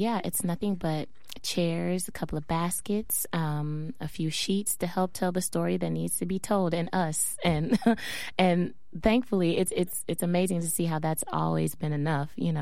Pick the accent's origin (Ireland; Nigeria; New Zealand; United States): United States; Texas; also born or lived in Stockton, California; I was born in Stockton, California, and but didn't live here very, very long. I moved to Texas after that, and I have family still here